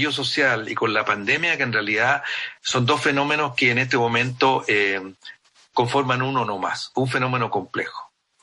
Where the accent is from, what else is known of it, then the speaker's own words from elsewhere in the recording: Argentina; somos mucho los argentinos, ¿se fija?